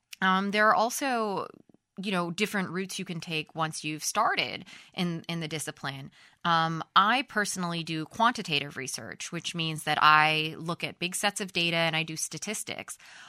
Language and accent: English; United States; That I am – in Europe, I am an American.